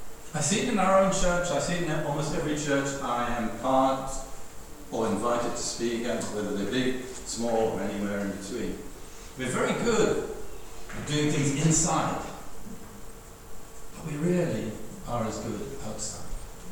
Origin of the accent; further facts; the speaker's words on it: South East England, United Kingdom; we come from Sussex